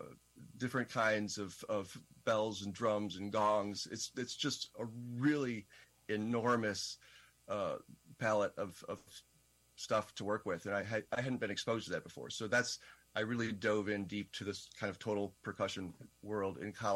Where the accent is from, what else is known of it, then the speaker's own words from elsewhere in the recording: Michigan, United States; I grew up in Michigan, so it's a band program, very few orchestral things.